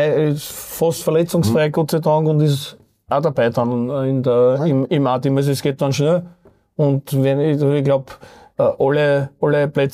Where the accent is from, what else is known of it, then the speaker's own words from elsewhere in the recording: St. Pölten, Lower Austria, Austria; Ja, in St. Pölten, also in meiner Heimatstadt, das wird sich gut anbieten, muss ich sagen.